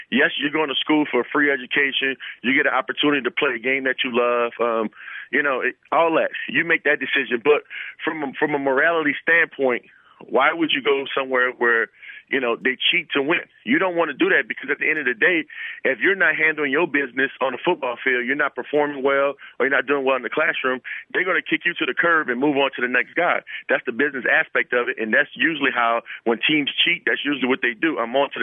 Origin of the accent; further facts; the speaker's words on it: Louisiana, United States; I'm from Louisiana, and being from Louisiana, you know, definitely recruited by some of the SEC schools.